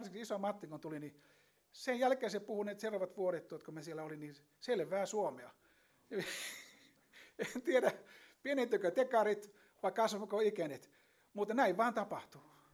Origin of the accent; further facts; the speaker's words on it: Ostrobothnia, Finland; moved away as an adult; now in Korso, Finland; Muistan, kun tulin tuonne Korsoon aikanaan Pohjanmaalta silloin, aloitin nuorena työntekijänä